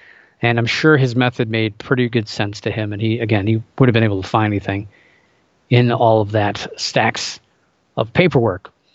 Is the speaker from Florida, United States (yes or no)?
no; Ohio, United States; And I'm from Ohio, so we'll be talking about the Grassman sightings as a focus.